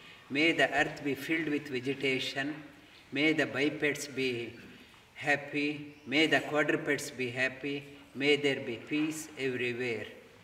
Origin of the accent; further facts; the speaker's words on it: India; now in Australia; I have come from all the way from India to here. Now I am trying to imitate that I am an Aussie.